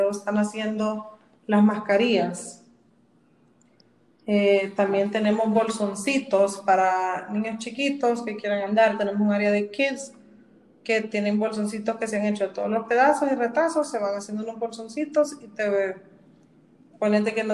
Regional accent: El Salvador; como salvadoreños, nos cuesta el compromiso de, ay, ya me lo dieron, voy a seguir

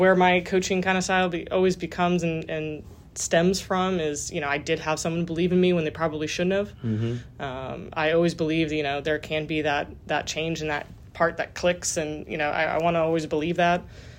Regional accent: California, United States; also born or lived in Indiana; I'm originally from California. Mm-hmm. I was born in California, grew up until my parents divorced. And then I went to Indiana after my parents split up.

